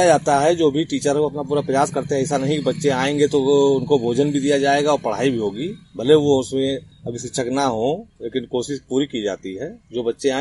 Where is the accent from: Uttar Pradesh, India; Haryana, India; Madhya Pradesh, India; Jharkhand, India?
Uttar Pradesh, India; Azamgarh